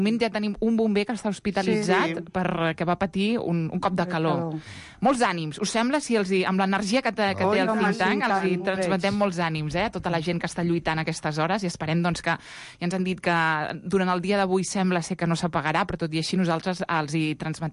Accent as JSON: {"language": "Catalan", "town": "Torà", "region": "Catalonia", "country": "Spain", "said": "Jo sóc de Torà i, bueno, vam veure les flames que arribaven al poble, no?"}